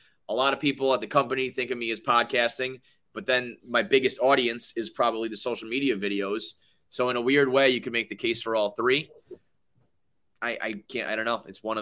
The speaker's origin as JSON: {"language": "English", "region": "New York", "country": "United States", "tie": "born or raised there", "said": "I've always been a New York guy. I was born in the Bronx."}